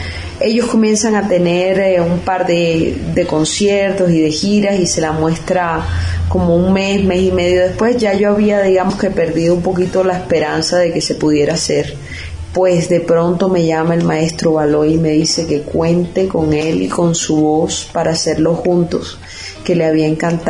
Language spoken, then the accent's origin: Spanish; Barranquilla, Atlántico, Colombia; es una canción creada por él para mi tierra Barranquilla